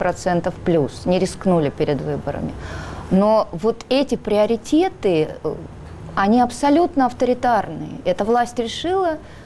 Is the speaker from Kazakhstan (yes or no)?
no; Moscow, Russia; Это мы, москвичи, с нашими зарплатами.